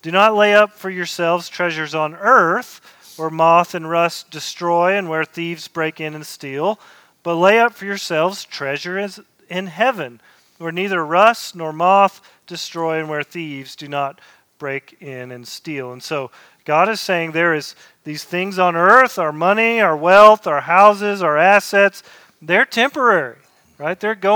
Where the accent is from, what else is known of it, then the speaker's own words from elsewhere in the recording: East Coast, United States; I was building a hospital in California, and I come from the East Coast